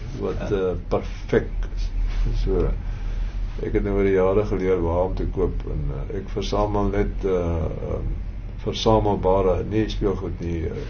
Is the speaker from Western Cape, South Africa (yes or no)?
yes; Western Cape, South Africa; Ek het hier in die Weskaap groot geword